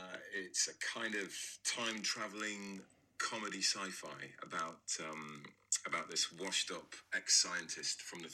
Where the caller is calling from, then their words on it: Yorkshire and the Humber, United Kingdom; I'm in Yorkshire, in the north of England.